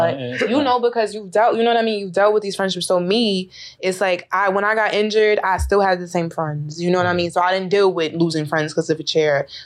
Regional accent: Queens, New York, United States; And then I'm from Queens, so I'm moving back in Queens.

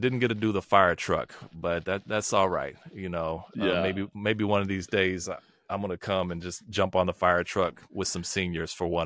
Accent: Guthrie, United States; Community wins to me is almost the epitome of my experience growing up in Guthrie.

